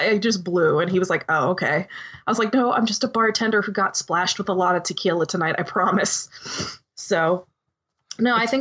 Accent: Wakefield, Massachusetts, United States; I had bartended in my hometown. Well, not where I was born, but where I grew up in Wakefield, Massachusetts.

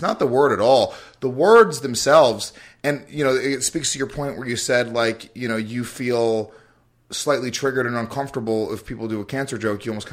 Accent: Bronx, New York, United States; So I didn't have that like the same journey as the typical Puerto Rican kid growing up in the Bronx.

